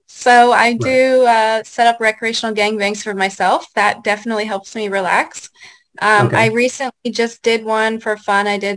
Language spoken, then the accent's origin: English; Colorado, United States; I'm from Colorado, so I like microbrews.